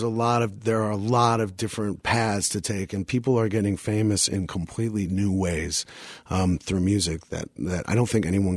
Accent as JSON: {"language": "English", "town": "New York City", "region": "New York", "country": "United States", "said": "And it just made sense to me as a New Yorker. It was just something I didn't question. This was what was happening now. This was my city."}